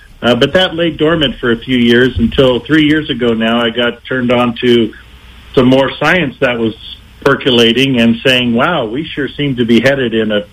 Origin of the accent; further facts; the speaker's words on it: Santa Cruz, California, United States; I grew up in the Santa Cruz area, but came to Chico State from 84 to 87 and graduated with a degree in broadcasting.